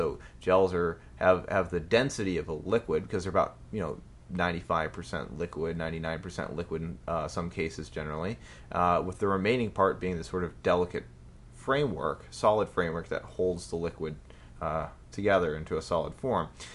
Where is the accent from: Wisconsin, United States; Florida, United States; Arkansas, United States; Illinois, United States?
Wisconsin, United States; Glendale; Well, I'm originally from Glendale, Wisconsin. I went to the University of Wisconsin for my undergrad, and I studied chemistry.